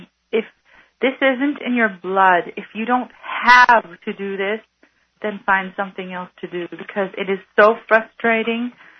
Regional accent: Israel; moved away as an adult; also born or lived in Argentina / United States; now in Australia; I was born in Argentina, and I lived in Argentina for 2 years, and then I lived in the United States till I was five. Then when I was five, I came here to Israel, lived here till I was 13

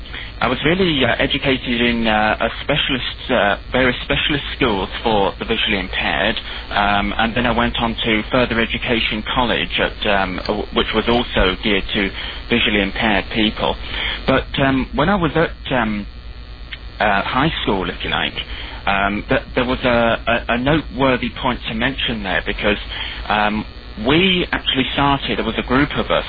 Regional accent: London, United Kingdom; born there; I was born in London. And I was born in September 1970, so that actually makes me 29 at the moment.

